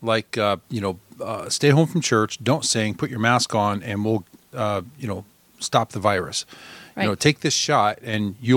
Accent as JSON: {"language": "English", "country": "United States", "said": "And yeah, so I'm an American. Of course, I own a gun."}